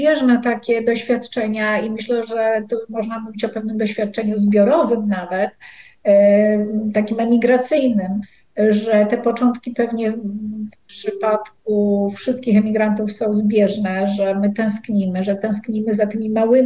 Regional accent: Warmian-Masurian Voivodeship, Poland; bo ja jestem z Warmii i Mazur.

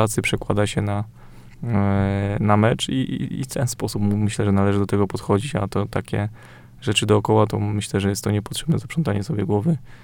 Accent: Świnoujście, West Pomeranian Voivodeship, Poland; Ja pochodzę ze Świnoujścia

